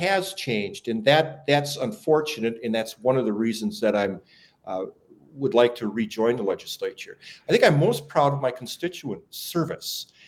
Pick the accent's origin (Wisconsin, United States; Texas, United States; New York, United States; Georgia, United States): Wisconsin, United States; De Pere; I'm from De Pere, Wisconsin.